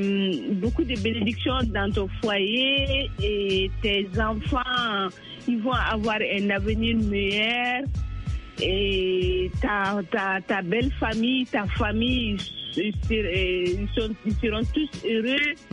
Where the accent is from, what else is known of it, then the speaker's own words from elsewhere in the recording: Mali; chez nous, en Afrique. Surtout au Mali.